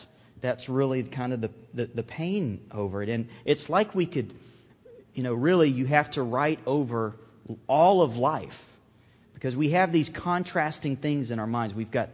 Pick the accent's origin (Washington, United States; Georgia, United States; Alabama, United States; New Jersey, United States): Alabama, United States; moved away; I grew up on the Gulf Coast, so we were a half hour from the beach, and we went to the beach one day. And you know, I was born and raised in Alabama, but frankly speaking, I haven't lived there in over 15 years.